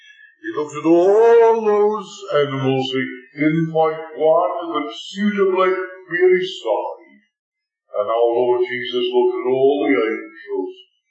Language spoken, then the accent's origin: English; United Kingdom; born there; I know I'm Jewish ancestry. I'm British born.